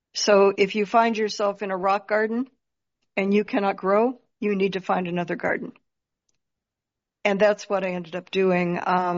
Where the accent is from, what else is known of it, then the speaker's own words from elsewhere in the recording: Detroit, Michigan, United States; I started originally from Michigan, I guess. I grew up in Detroit during my formative years